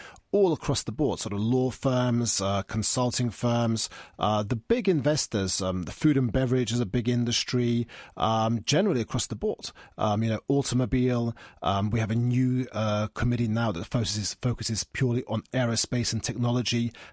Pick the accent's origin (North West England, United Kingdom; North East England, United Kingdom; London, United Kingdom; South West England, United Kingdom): London, United Kingdom; born there; I was born in London in the UK. And when I was eight, I used to go to school like a son of immigrant parents.